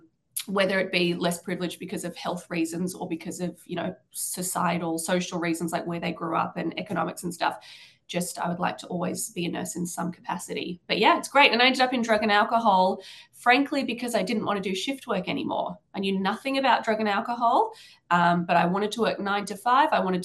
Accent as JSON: {"language": "English", "town": "Glebe", "region": "New South Wales", "country": "Australia", "tie": "born or raised there", "lives_now": "Bondi, Australia", "said": "I grew up, I live in Bondi area now, but I grew up in Glebe and I miss Glebe. I loved growing up there. It was a very good place to grow up in terms of location."}